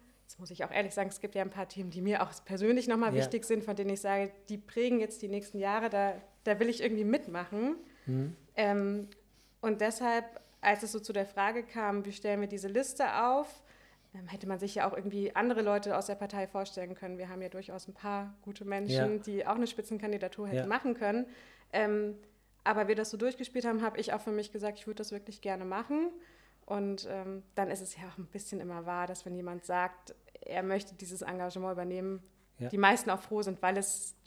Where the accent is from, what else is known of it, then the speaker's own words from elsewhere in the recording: Rhineland-Palatinate, Germany; now in Mainz, Germany; ich bin auf dem Hunsrück aufgewachsen